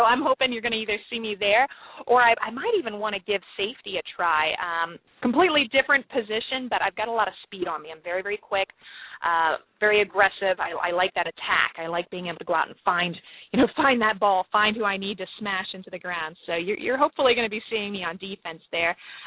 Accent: Orlando, Florida, United States; also born or lived in Washington, D.C.; now in Virginia, United States; I started boxing when I was about 16 years old in Orlando, Florida, which is my hometown, and continued boxing throughout the military until I found my home in Washington, D.C. I currently reside in Virginia

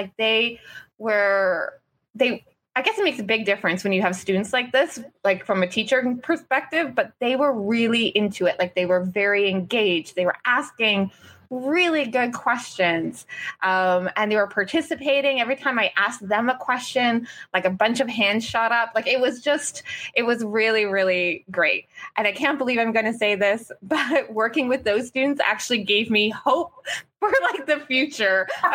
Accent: Cole Harbour, Nova Scotia, Canada; I also was delivered a workshop for the Halifax Public Library in Cole Harbour, my hometown. I actually was giving the workshop in the same building I received my high school diploma from.

